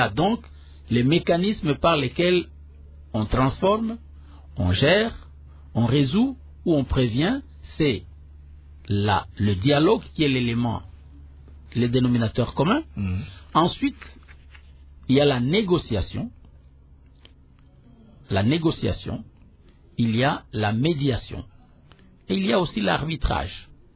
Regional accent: Kasaï, DR Congo; moi, je suis Kassai, comme pour prendre les... Je suis du Kassai.

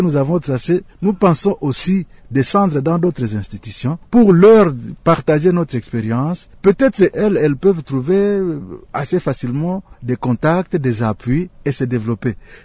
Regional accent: DR Congo; Il y a beaucoup de défis ici chez nous au Congo.

